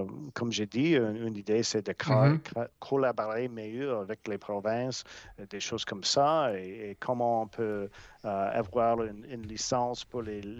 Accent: New Brunswick, Canada; French is a second language; Mais j'ai eu l'opportunité d'apprendre le français quand j'étais jeune au Nouveau-Brunswick.

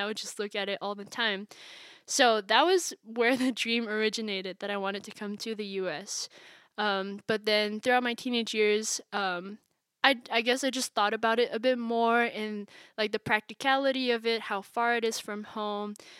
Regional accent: Malaysia; So I am from Malaysia. Like you said, I was born and raised in Malaysia pretty much. Grew up there all my life, loved it, still love it. It'll always be my home.

